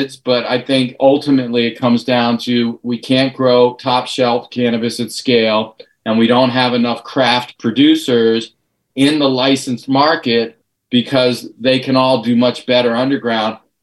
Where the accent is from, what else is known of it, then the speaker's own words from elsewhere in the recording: California, United States; certainly in my home state in California